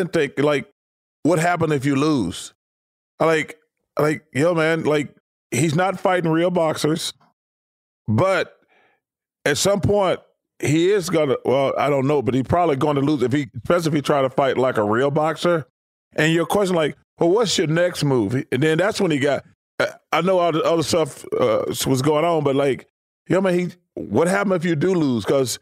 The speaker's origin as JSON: {"language": "English", "region": "Alabama", "country": "United States", "tie": "born or raised there", "said": "I grew up in Alabama, so we don't have any pro football."}